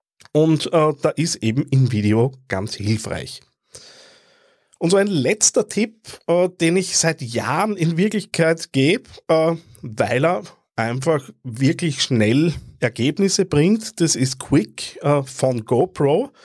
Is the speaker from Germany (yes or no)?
no; Austria; wenn ich als Österreicher da rein quatsche.